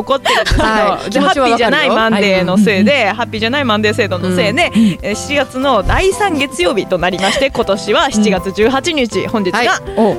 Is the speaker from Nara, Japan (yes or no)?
yes; Nara, Japan; 私の出身地でございます、はい、奈良県って、はい、あのご存知の通り、ご存知かどうか存じておりませんが、海がないじゃないですか。